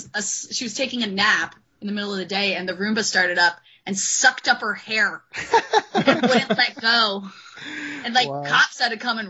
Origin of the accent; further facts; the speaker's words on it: New Jersey, United States; I'm from New Jersey. I grew up going to Disney World.